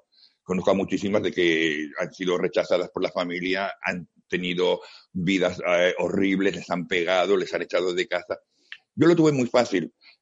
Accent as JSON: {"language": "Spanish", "town": "Logroño", "region": "La Rioja", "country": "Spain", "tie": "born there", "said": "A ver, yo nací en Logroño porque en esos momentos mis padres fueron a visitar a mis abuelos"}